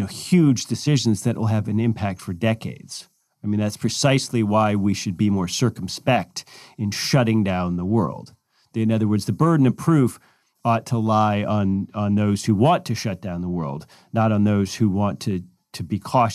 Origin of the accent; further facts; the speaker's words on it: Alabama, United States; In my home state of Alabama, we're supposedly considering until May 1, but I certainly hope it doesn't get extended beyond that.